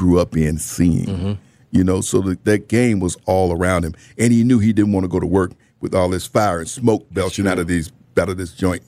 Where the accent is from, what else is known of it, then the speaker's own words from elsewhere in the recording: Birmingham, Alabama, United States; Just people growing up in Birmingham, you heard people talk about Willie Mays as a kid at Old Fairfield Industrial High School, which became Westfield High School as a kid.